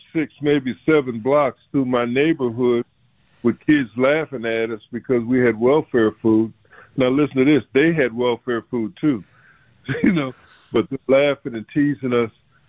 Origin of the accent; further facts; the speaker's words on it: Racine, Wisconsin, United States; I'm from Racine, a sheltered life, from the point of view that I wasn't a worldly person. I didn't have the New York background